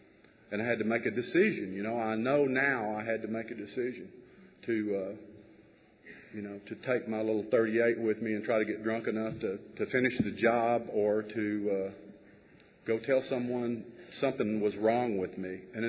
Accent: Levelland, Texas, United States; I grew up out in West Texas, Northwest Texas, and in a little town called Leveland, and it was a great place to sit on the front porch and watch your dog run away from home.

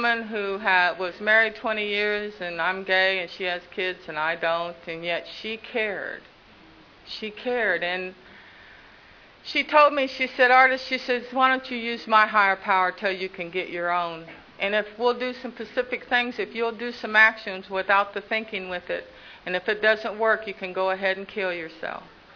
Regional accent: Tulsa, Oklahoma, United States; And I said, oh, I believe in God. I was raised in Tulsa.

